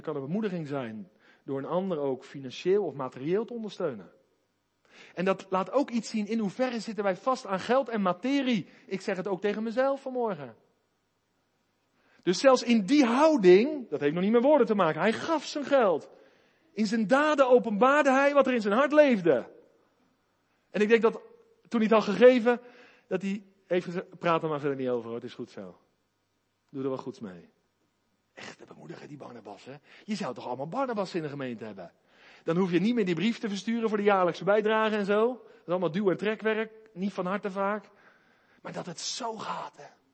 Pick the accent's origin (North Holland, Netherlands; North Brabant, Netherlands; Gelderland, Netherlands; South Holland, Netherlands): South Holland, Netherlands; Ik kom uit het Westland. Daar had iedereen wel een bijnaam.